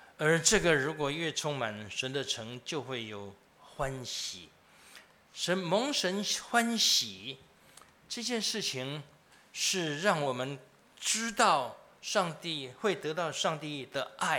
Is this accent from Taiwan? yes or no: yes; Taiwan; 我们台湾人太好了